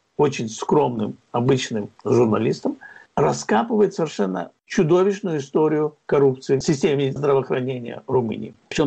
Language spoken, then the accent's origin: Russian; Kyiv, Ukraine; А я всегда, как киевлянин, вспоминаю